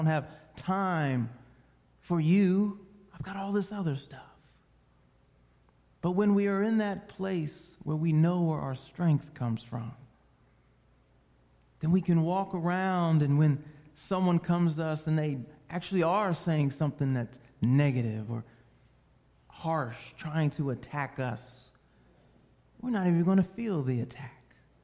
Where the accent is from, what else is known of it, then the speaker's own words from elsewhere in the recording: Northeast, United States; I'm laid back, man. I'm from the Northeast. You know, bring it on.